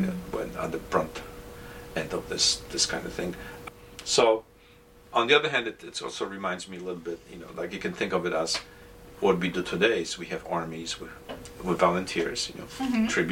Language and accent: English; Poland; so I grew up in Poland, right, in a country that was occupied during World War II.